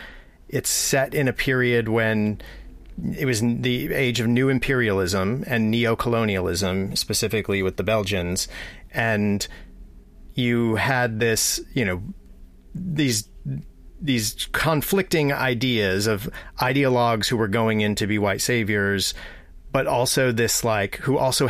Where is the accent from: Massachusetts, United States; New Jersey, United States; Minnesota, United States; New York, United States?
Massachusetts, United States; Duxbury; So I grew up in Duxbury, Massachusetts, which is part of like the Plymouth County